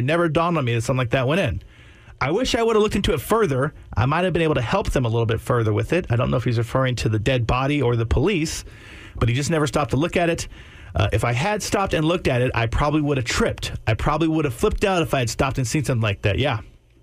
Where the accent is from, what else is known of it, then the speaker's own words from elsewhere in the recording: Gerald, Texas, United States; I grew up in Gerald